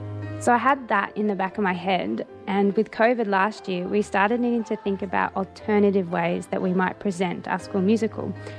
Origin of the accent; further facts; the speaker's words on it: Sydney, New South Wales, Australia; now in Cobar, Australia; I'm from Sydney.